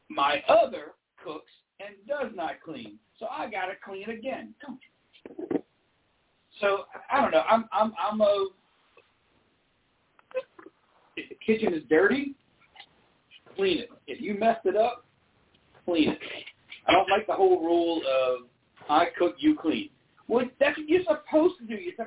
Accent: the South, United States; Born and raised in the South, you cook, you clean as you cook.

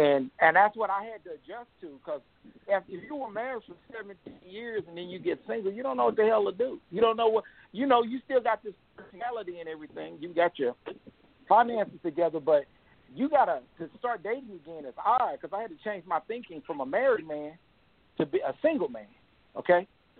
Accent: Dallas, Texas, United States; now in Los Angeles, United States; because I'm originally from Texas, Dallas, Texas, okay? And when I relocated to Los Angeles, California, I saw a culture shift, okay?

